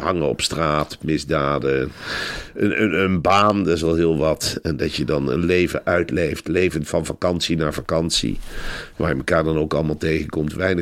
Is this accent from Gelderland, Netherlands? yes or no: yes; Velp, Gelderland, Netherlands; Ik ben in Arnhem-Velp opgegroeid